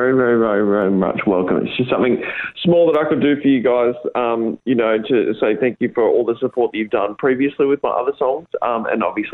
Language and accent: English; New South Wales, Australia; I'm from the Central Coast.